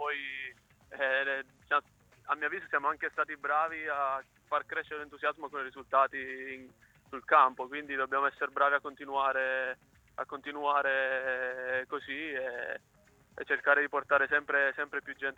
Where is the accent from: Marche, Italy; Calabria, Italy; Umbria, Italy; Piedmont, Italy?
Calabria, Italy; Cosenza; sono cosentino, sono tifoso del Cosenza fin da bambino